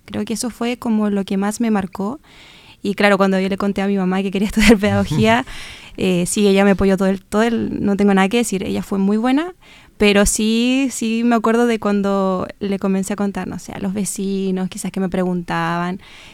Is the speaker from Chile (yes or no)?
yes; Osorno, Los Lagos, Chile; yo tengo 23 años, soy de Osorno, toda mi vida he vivido acá. Mi abuela es de este lugar, mi madre, mi padre, bueno, mi padre es del sector de Trumao, pero sigue siendo cercana a esta localidad.